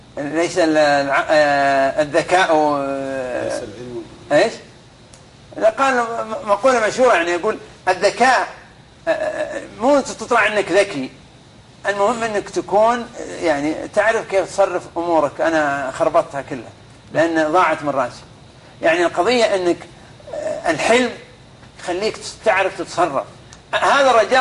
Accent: Mecca, Makkah Province, Saudi Arabia; also born or lived in Najd; انا من اهل مكه في الاصل، انا من هذيل، من فعلى الاقل بقول انا مكاوي، بس عشت هذا في نجد.

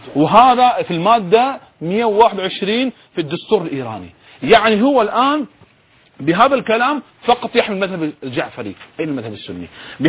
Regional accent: Bahrain; من حقي أنا كمواطن بحريني أن أعلق كما هو علق على الأحداث في البحرين

